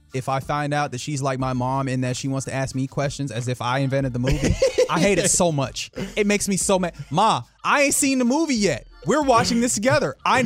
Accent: Texas, United States; I'm from Texas, baby. Cold does not really sit well with me.

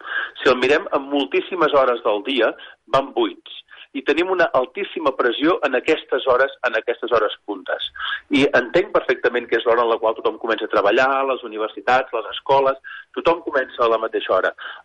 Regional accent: Sallent, Catalonia, Spain; jo soc de Sallent

